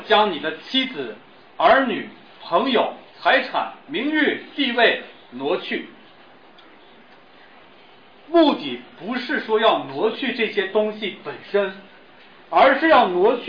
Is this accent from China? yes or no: yes; China; 这个话说的何其像我们中国人，对吗？